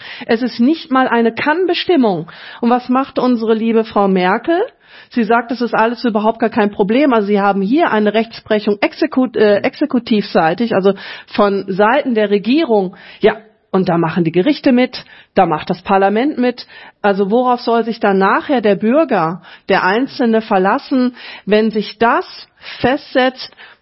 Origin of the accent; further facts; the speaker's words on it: Germany; ich bin eben keine Journalistin, ich bin deutsche Politikerin